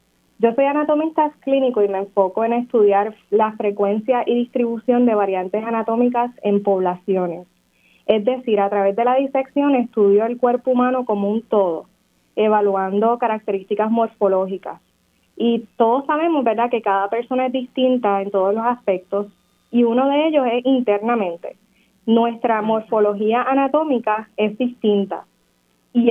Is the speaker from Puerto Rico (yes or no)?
yes; Guayanilla, Puerto Rico; also born or lived in Yauco; yo soy natural del pueblo de Yauco, pero me crié en el pueblo de Guayanilla junto a mi mamá, mi abuela y mi tía